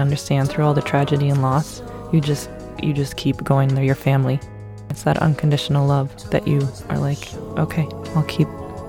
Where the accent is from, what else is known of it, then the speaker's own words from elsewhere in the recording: Colorado, United States; also born or lived in Michigan / Boston; Yeah. Well, I was born in Michigan. I was raised in Colorado.